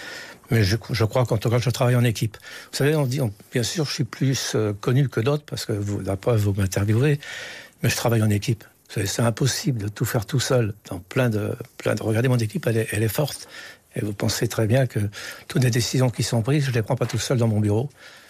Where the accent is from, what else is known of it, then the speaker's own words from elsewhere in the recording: Guingamp, Brittany, France; je suis né à Guingamp. Mes entreprises sont dans un rayon proche de Guingamp. J'ai longtemps présidé en avant de Guingamp. Et donc, mes amis d'enfance, ceux que je fréquente régulièrement, sont guingampais